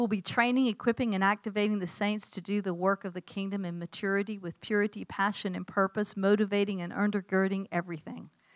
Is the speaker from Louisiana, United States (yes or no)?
no; Georgia, United States; God, I'm a woman from Georgia.